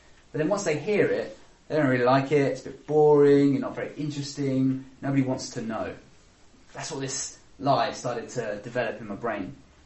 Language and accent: English; United Kingdom; I don't know if they were just being British and thought, well, if he wants to talk, he'll come to me, which is what we all seem to do in Britain.